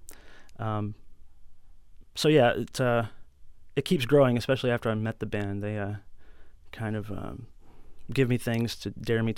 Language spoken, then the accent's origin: English; Stow, Ohio, United States; Yeah, I'm from Stowe, Ohio. They're from Akron, which is basically the same neighborhood.